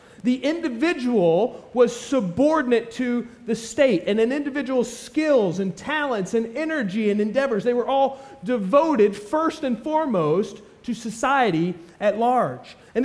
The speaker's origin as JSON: {"language": "English", "region": "Kentucky", "country": "United States", "said": "Listen, I'm from Kentucky. I am proud of this state. I'm a good old Kentucky boy."}